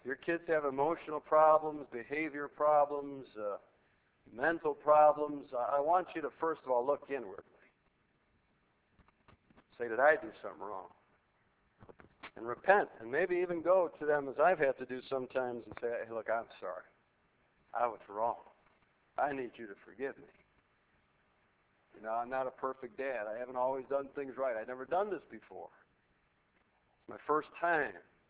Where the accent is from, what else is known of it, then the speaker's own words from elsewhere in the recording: Orchard Park, New York, United States; Because I grew up in Orchard Park.